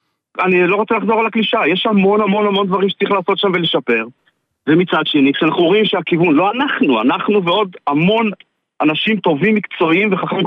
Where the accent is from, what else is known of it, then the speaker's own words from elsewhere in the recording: Kiryat Motzkin, Haifa District, Israel; now in Ashdot Ya'akov, Israel; גדלתי בקריית מוצקין.